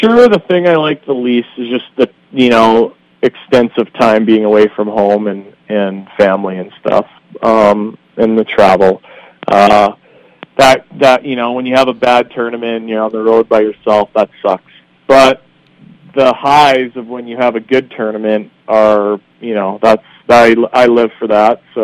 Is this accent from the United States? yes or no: no; Canada; So there's two other Canadian guys, Chris and Cordy Johnston, that fish.